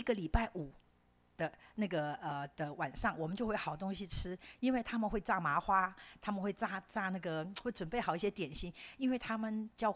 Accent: Kaohsiung, Taiwan; 我是家里的老大，我从小我在台湾的高雄长大，所以小时候我们的环境，那时候六零七零年代大家都是很穷的

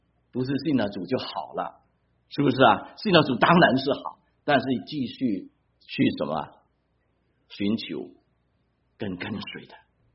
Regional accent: China; 真是人都是有包袱，无论我们中国人啊，犹太人啊，都有包袱啊。

